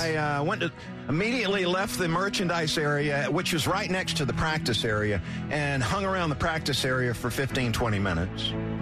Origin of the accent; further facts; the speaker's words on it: Valdosta, Georgia, United States; As a kid growing up in Valdosta, Hank Aaron was my favorite ball player.